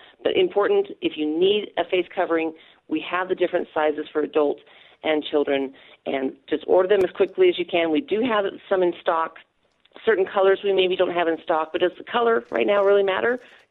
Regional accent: Idaho, United States; also born or lived in Pittsburgh / Hilton Head; now in Las Vegas, United States; I'm originally from Idaho.

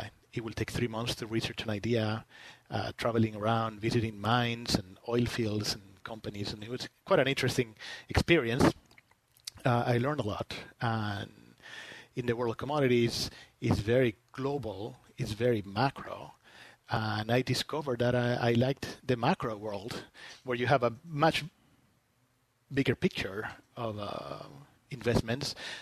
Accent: Spain; English is a second language; moved away as an adult; Yeah. So as you said, I was born and I grew up in Spain until I was my early 20s. That was a long time ago, and I still haven't gotten rid of my accent

